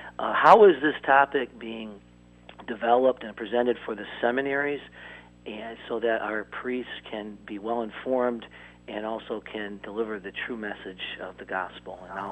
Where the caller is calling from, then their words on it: Duluth, Georgia, United States; We're here in Atlanta, Georgia, actually Duluth.